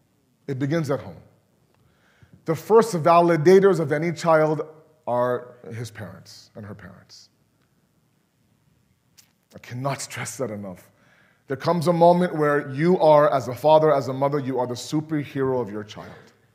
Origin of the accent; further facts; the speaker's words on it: Toronto, Ontario, Canada; I remember growing up in Toronto, we had a small 3-bedroom apartment